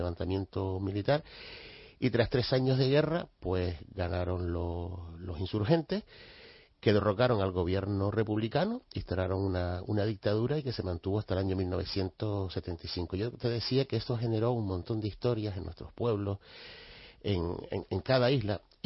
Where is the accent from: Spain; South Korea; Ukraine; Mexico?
Spain; Las Palmas de Gran Canaria, Canary Islands; yo vivo aquí en el barrio de la Isleta, Las Palmas de Gran Canaria, y siempre jugué de pequeño en la Plaza de España.